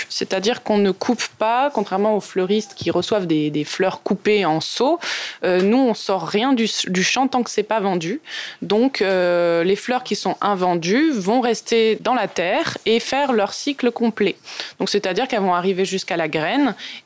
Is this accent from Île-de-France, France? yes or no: no; Montpellier, Occitanie, France; Je viens de Montpellier, du sud de la France